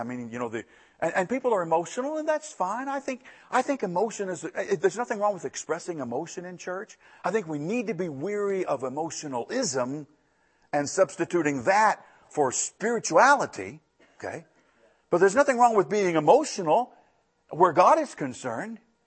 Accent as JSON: {"language": "English", "town": "Lynchburg", "region": "Virginia", "country": "United States", "tie": "born or raised there", "said": "I grew up two or three blocks from Thomas Road Baptist Church."}